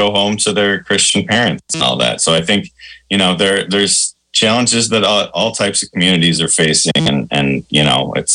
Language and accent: English; Pewaukee, Wisconsin, United States; I grew up in Waukesha County as well.